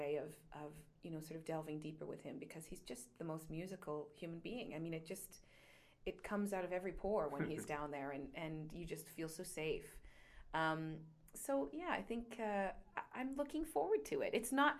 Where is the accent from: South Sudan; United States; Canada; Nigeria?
Canada; maybe it's a bit about being Canadian and, you know, not having too big of an ego